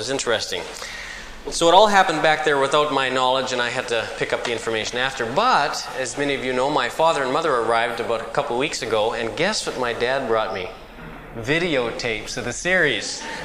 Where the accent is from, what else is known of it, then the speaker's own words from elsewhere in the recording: Canada; It tells you I'm Canadian.